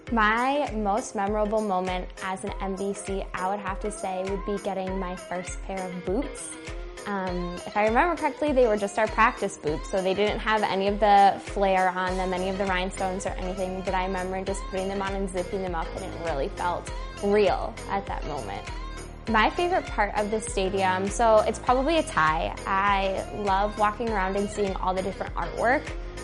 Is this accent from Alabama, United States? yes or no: no; Lionel Lakes, Minnesota, United States; I'm from Lionel Lakes, Minnesota, and I am a second year veteran.